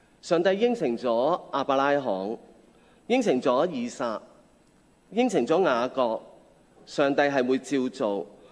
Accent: Hong Kong; 今日咧，我哋香港人或者我哋在座嘅弟兄姊妹

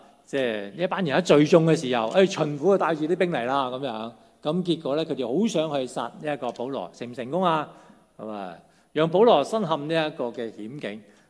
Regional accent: Hong Kong; 好了，即是我们香港人最现实的，也都最全神的

